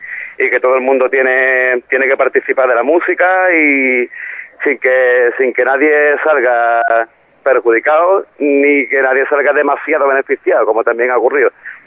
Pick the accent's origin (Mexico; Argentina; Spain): Spain; Cádiz, Andalusia; somos de Cádiz, pero vamos a ser puntuales para romper un poquito el tópico